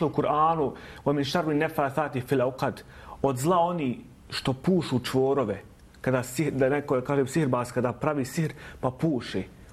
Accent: Bosnia & Herzegovina

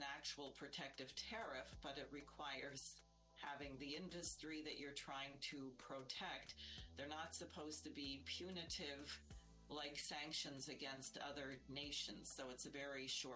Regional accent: United States; As an American, I have to say

